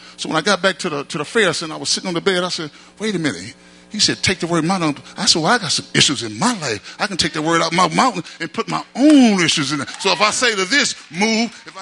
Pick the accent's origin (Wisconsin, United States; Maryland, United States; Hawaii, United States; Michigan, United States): Wisconsin, United States; Milwaukee; I'm from Milwaukee.